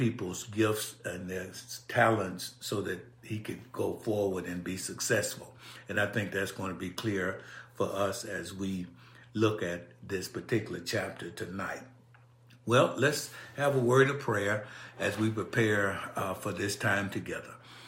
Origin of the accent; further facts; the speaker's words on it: Birmingham, Alabama, United States; You all know I'm from Birmingham, and we had a chance to move around a little bit.